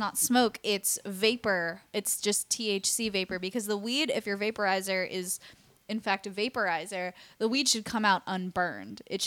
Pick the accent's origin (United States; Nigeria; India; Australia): United States; New York; From the East Coast. I'm from New York.